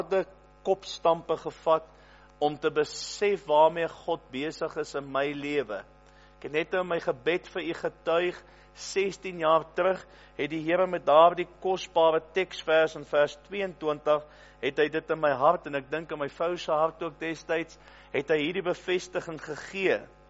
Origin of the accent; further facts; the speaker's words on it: Port Elizabeth, Eastern Cape, South Africa; Want ons kom uit Port Elizabeth, daar is nie regtig donder weer nie